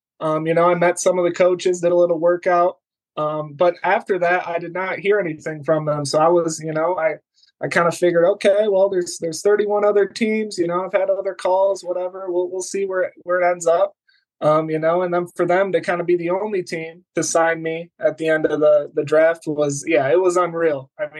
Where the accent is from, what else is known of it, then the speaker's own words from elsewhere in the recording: Michigan, United States; Obviously, I'm from Michigan, big Lions fan, and I was always just excited.